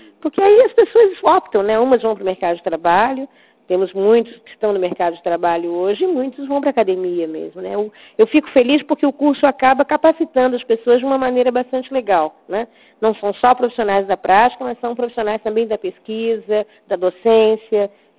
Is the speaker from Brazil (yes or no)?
yes; São Paulo, Brazil; Eu que vim de São Paulo, sei o que é a USP, estudei lá.